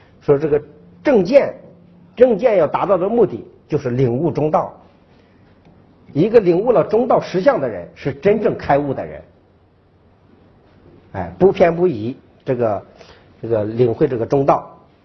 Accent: China; 我们中国人你会发现讲的佛教的道理都在庙堂之上，

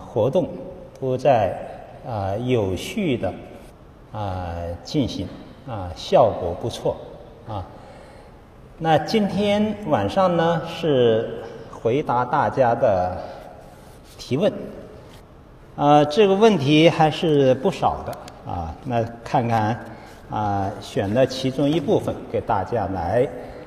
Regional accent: China; 作为我们中国人，对自己的本土文化要了解。

